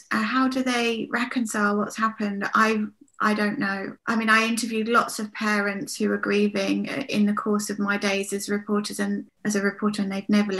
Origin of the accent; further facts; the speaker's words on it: Peterborough, East of England, United Kingdom; I'm from Peterborough, so that landscape's very familiar.